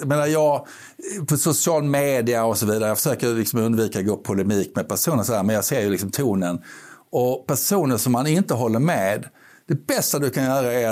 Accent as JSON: {"language": "Swedish", "region": "Skåne", "country": "Sweden", "accent": "Scanian", "said": "Min skånska i 11 timmar."}